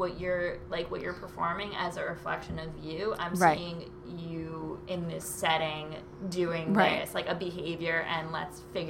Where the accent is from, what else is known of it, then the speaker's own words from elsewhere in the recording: New York, United States; how I never mowed a lawn before, and how I'm from Westchester